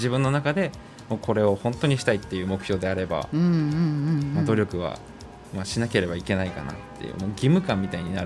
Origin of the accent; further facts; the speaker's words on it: Honjo, Saitama, Japan; 埼玉の本庄市っていうところ出身ですね。